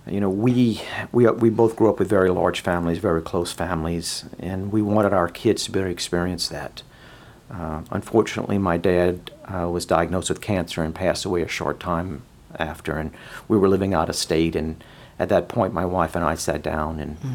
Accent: New Iberia, Louisiana, United States; also born or lived in Lafayette; So I'm actually a Lafayette native. I was actually born right down the road from here, St. Landry at Lord's Hospital. But I did grow up in New Iberia

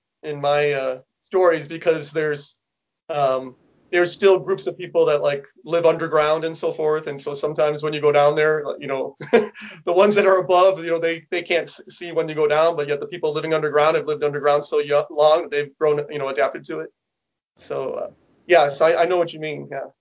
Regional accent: Harlingen, Texas, United States; I'm from Harlingen, Texas. It's down by South Padre Island. I mean, I'm like way down at the very by Brownsville.

